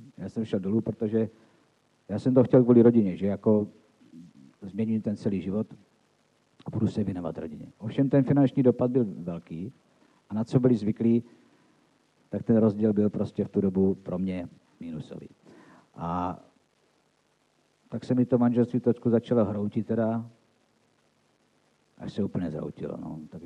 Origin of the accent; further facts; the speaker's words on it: Zlín, Zlín Region, Czechia; tak u nás ve Zlíně byl ten obrovský závod